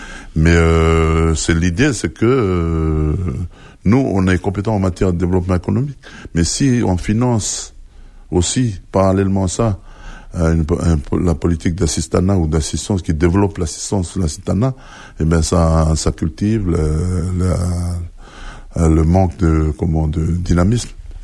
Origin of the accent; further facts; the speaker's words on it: Yaté, South Province, New Caledonia; Bon, comme je suis originaire de Yaté